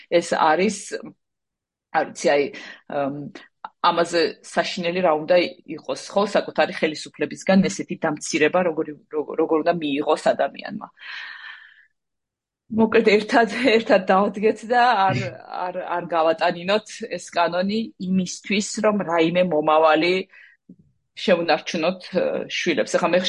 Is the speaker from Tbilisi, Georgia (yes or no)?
no; Sukhumi, Abkhazia, Georgia; მე თვითონ სოხუმიდან ვარ